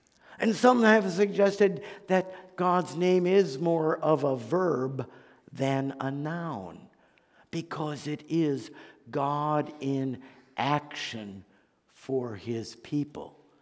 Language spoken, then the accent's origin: English; Cleveland, Ohio, United States; Some of you know that I grew up in Cleveland, Ohio, home of the Indians, where my dad was a football coach